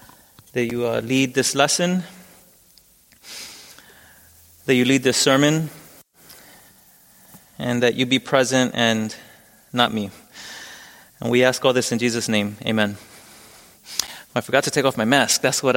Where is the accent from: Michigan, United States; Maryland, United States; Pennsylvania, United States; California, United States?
Pennsylvania, United States; Philadelphia; I grew up in North Philadelphia. I'm Puerto Rican. My family comes from Puerto Rico, but I was born in Philly.